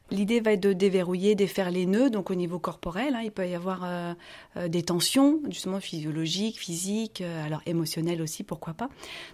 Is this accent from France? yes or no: yes; Tours, Centre-Val de Loire, France; now in La Rochelle, France; Non, je viens de Tours.